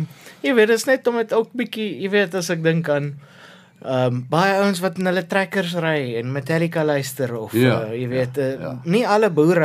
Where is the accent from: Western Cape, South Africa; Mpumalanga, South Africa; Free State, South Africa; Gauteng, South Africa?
Gauteng, South Africa; Pretoria; Pretoria Noord, en sy hebben daar Acacia, of die dorp van Acacia, en is daar in die noorde van Pretoria, is nader aan Brits as die middenstad.